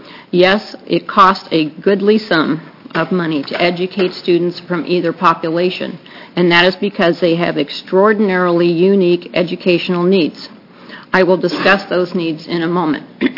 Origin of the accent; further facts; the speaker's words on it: Bend, Oregon, United States; I'm from Bend, Oregon.